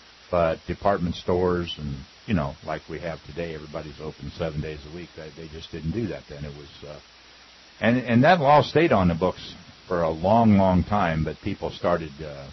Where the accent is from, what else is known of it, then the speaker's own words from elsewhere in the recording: Ohio, United States; I was born and raised in Ohio, and I remember when I was a kid, early on, that a lot of the old blue laws were still in effect